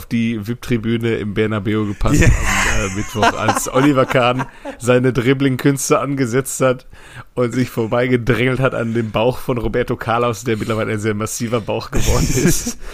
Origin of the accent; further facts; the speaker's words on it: North Rhine-Westphalia, Germany; Wir kommen ja alle aus dem Ruhrgebiet